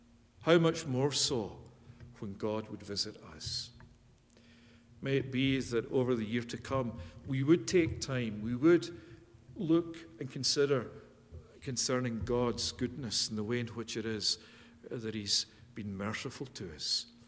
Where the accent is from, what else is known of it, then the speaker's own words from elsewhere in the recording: Scotland, United Kingdom; moved away as an adult; now in Canada; It's my home country. I was there till I was 38 years of age before I came to Canada.